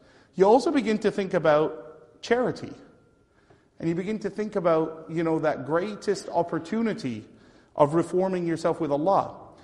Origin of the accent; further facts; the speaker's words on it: Canada; Now we're from Canada. Like, there's no storm warning for rain.